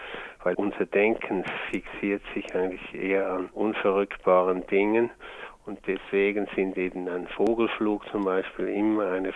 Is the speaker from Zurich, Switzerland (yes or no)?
yes; Zurich, Switzerland; born there; Ich bin in Zürich geboren, 1939, und ich bin mit 17 Jahren in die dortige Kunstgewerbeschule gekommen.